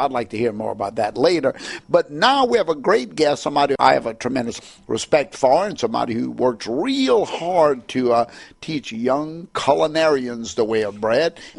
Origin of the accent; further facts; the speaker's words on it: Louisiana, United States; I said, no, I'm from Louisiana, and this is a beautiful place.